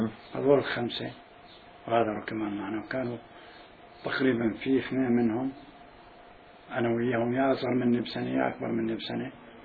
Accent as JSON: {"language": "Arabic", "country": "Iraq", "moved": "yes", "said": "غادرت انا من العراق مع اخوالي"}